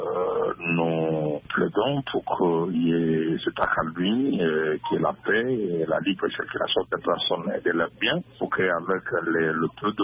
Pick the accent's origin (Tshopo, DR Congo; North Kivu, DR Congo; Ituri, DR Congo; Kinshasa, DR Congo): Ituri, DR Congo; ça se passe encore chez nous, à Ituri.